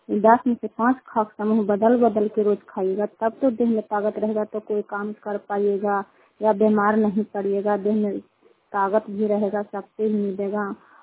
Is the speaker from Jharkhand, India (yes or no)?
no; Kukhadiya, Bihar, India; कुखाड़िया के रहने वाले हैं। रुखाई पंचायत चंडी प्रखंड नरिंदा जिला